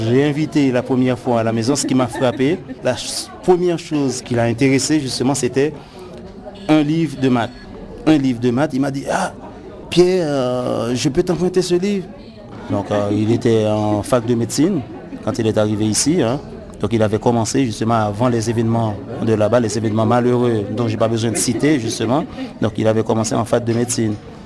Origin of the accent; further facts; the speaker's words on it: Haiti; now in Switzerland; Originaire d'Haïti à la base, Suisse par-dessus quoi.